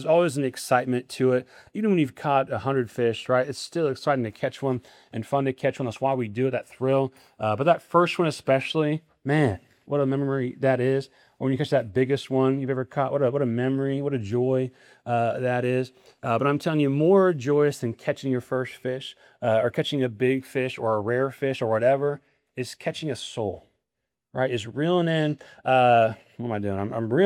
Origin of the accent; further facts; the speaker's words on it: Nebraska, United States; When I was a kid growing up in Nebraska, I had a friend who lived near a lake.